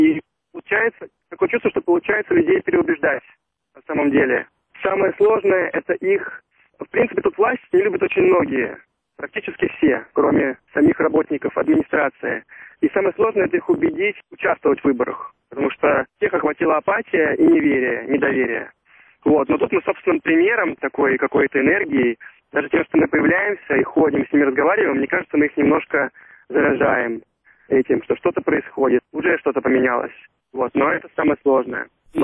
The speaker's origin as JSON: {"language": "Russian", "region": "Moscow", "country": "Russia", "tie": "born or raised there", "said": "Да, я родился и жил в Москве."}